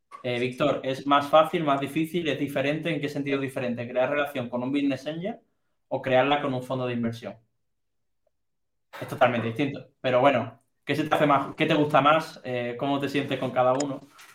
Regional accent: Algeciras, Andalusia, Spain; Pues yo soy de Cádiz, ¿no? No decía Algeciras, decía Cádiz, por motivos evidentes

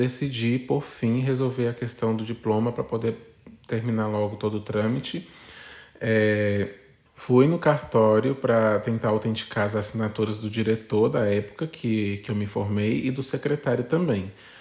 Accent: Brazil; E como bom brasileiro que eu sou

